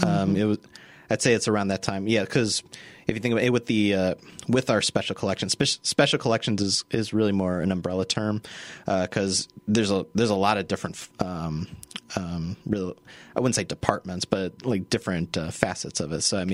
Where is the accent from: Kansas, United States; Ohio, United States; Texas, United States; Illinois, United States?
Illinois, United States; Well, it's interesting because when I first came here, I'm originally from Illinois.